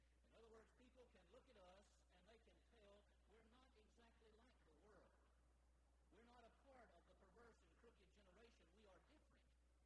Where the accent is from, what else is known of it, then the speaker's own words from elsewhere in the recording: Southern United States, United States; accent: Southern drawl; They listen to my speech, and because of the Southern drawl, they realize that I'm from a certain part of the country.